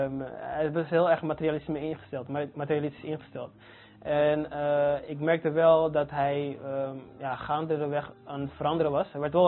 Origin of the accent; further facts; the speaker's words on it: Amsterdam, North Holland, Netherlands; born there; now in Almere, Netherlands; Ik ben 24 jaar, ik woon in Almere. Ik ben geboren in Amsterdam.